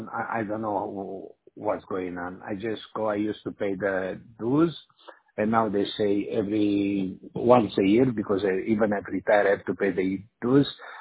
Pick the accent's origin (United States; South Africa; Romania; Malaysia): Romania; I'm from Europe, from Romania.